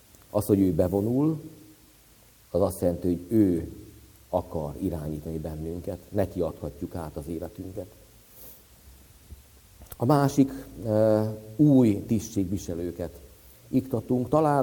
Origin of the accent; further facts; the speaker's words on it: Hungary; mivel mi ugye magyarok vagyunk